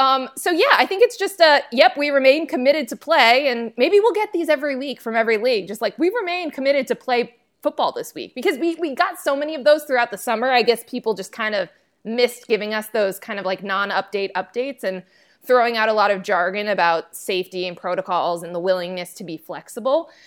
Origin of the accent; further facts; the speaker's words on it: New Jersey, United States; Like, you know, I'm from New Jersey. New Jersey has a very easy way to do it.